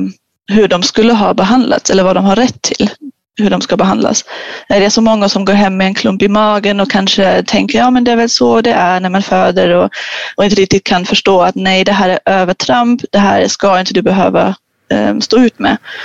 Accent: Germany; Swedish is a second language; jag är ju tysk, hela ordning och reda

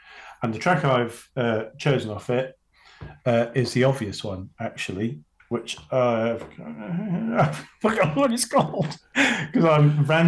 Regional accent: London, United Kingdom; also born or lived in Stoke-on-Trent; My home county is really London, because that's where I've grown up from the age of 11. But I was not born in London. I was born in Stoke-on-Trent.

